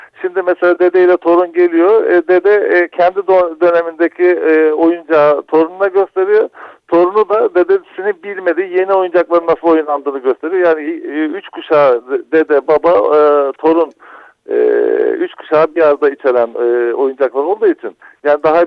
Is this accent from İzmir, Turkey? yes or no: yes; Ödemiş, İzmir, Turkey; ben Ödemişliyim kendim. Burada doğdum, büyüdüm, burada yaşadım.